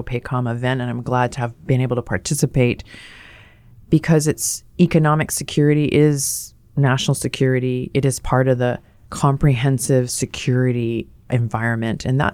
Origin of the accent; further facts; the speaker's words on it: Wahiawa, Hawaii, United States; Being from this place, my father was from Maui, but we grew up in Waihewa. I did, and my sisters, near Schofield Barracks